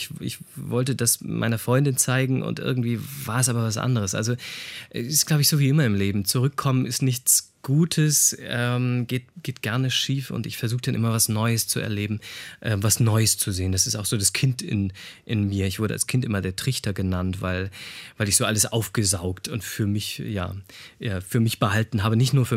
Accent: Osnabrück, Lower Saxony, Germany; in einem kleinen Dorf in der Nähe von Osnabrück, das ist meine Heimatstadt

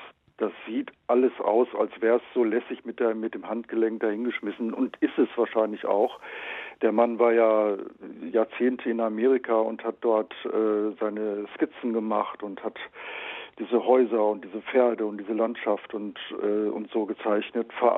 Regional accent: North Rhine-Westphalia, Germany; ich bin ländlich aufgewachsen in Ostwestfalen und da war ein Bach direkt an unserem Haus, an einer Wiese, an einer Kuhwiese.

